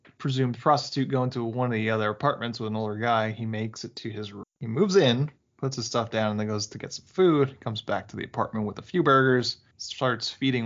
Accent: Brooklyn, New York, United States; born there; Yeah, I mean, I was born in Brooklyn, so I lived there for 4 years before we moved.

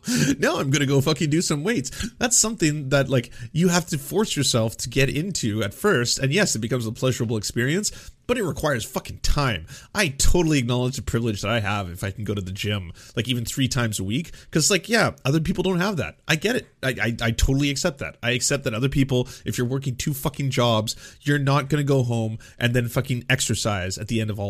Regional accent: Canada; See, okay, so as a Canadian, we didn't really hear diabetes said that way.

